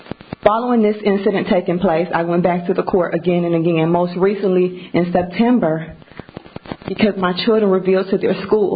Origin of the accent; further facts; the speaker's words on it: Cleveland, Ohio, United States; moved away as an adult; In 2019, I fled my hometown of Cleveland, Ohio